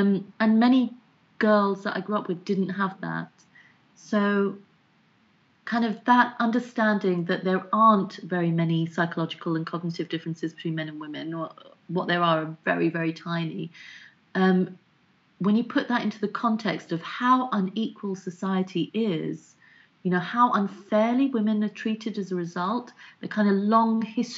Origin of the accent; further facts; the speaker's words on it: London, United Kingdom; I grew up in Southeast London, which is a very racist part of the world in the 80s and 90s.